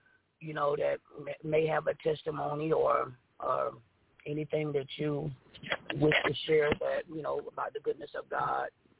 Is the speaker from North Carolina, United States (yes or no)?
yes; Fayetteville, North Carolina, United States; I'm from the Fayetteville, North Carolina area.